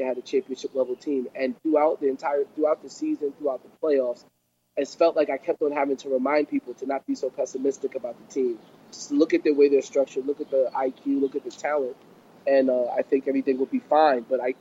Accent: Jamaica; Nah, he's not. I'm Jamaican.

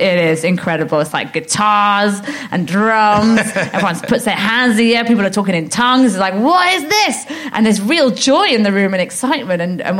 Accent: Ealing, London, United Kingdom; Yeah, Ealing Broadway. So when the tube says, this train terminates at Ealing Broadway, yeah. I go, home.

